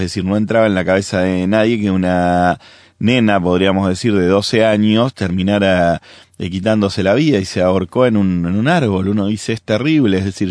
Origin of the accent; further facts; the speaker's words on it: Argentina; yo soy de Argentina